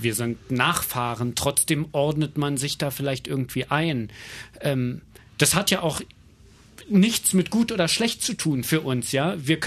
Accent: Germany; Ich bin Deutscher, ich bin in der Verantwortung dieses Landes.

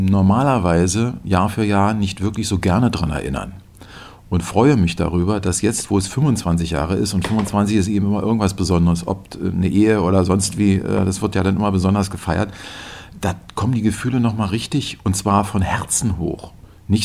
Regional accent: West Germany, Germany; ich würde nie auf die Idee kommen, als Wessi zu denken

